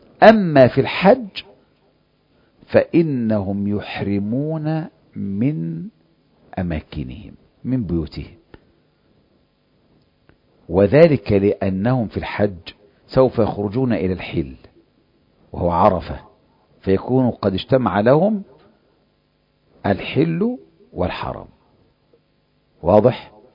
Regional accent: Egypt; أنا من أهل مصر بأحرم من رابغ، ميقاتنا أهل مصر رابغ

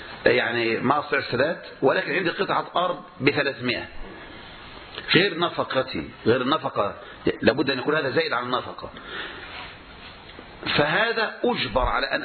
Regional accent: Egypt; يعني عندنا في مصر 3/4 المحاكم يا إخواني قضايا إيصالات مضروبة وشيكات مزورة.

